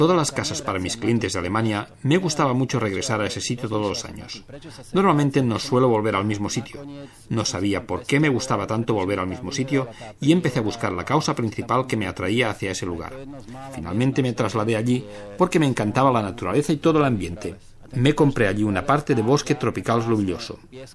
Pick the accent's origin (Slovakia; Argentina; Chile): Slovakia; western Slovakia; Spanish is a second language; Como que soy de Eslovaquia Occidental, no podía viajar a casa todos los fines de semana.